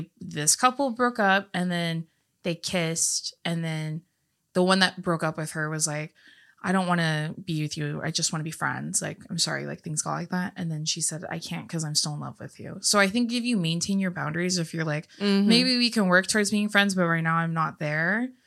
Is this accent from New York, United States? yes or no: yes; New York, United States; Because I'm from New York.